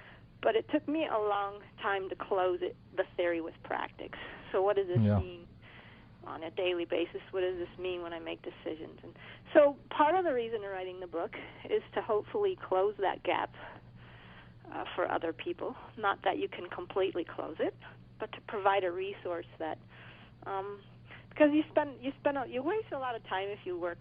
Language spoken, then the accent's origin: English; United States; Yeah, well, I think as an American, we often do come when we go in a cross-cultural setting, we come with the answers.